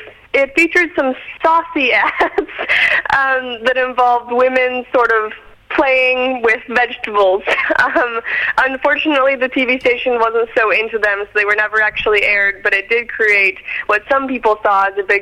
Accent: Canada; and I'm Canadian, by the way.

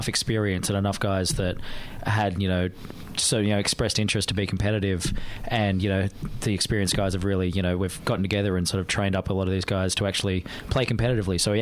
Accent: New South Wales, Australia; now in Melbourne, Australia; I've come from, I grew up in New South Wales, so I come from a rugby background.

